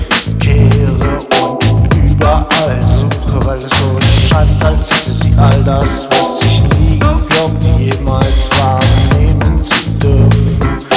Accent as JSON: {"language": "German", "town": "Soltau", "region": "Lower Saxony", "country": "Germany", "said": "Ich bin eigentlich aus Soltau in Niedersachsen und fahre seit 8 Jahren jedes Wochenende durch diesen Ort"}